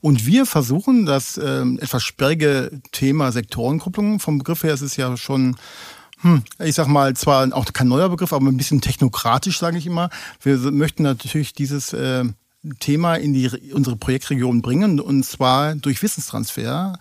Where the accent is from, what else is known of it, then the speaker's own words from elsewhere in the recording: Münster, North Rhine-Westphalia, Germany; now in Hamm, Germany; ich bin seit 2006 sogar Hammer Bürger, also bin von meiner Heimatstadt Münster über Umwege hier in Hamm nach Hamm gezogen